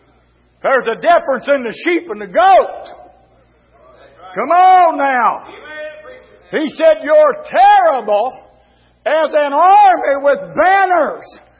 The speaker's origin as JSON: {"language": "English", "country": "United States", "said": "Buddy, that's my flag over there. It marks me as an American."}